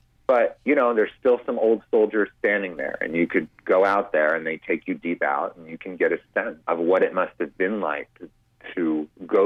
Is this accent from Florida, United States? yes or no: yes; Florida, United States; And as I said, I grew up in Florida. And so, I know the Everglades very well.